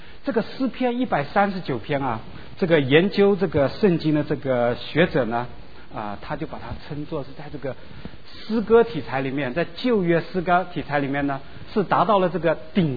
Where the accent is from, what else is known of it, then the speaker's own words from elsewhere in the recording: China; 可惜呢我们是中国人，我们只能看翻译过来的